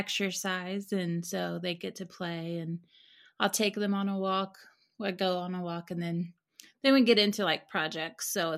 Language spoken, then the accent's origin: English; Indiana, United States; I grew up in Indiana.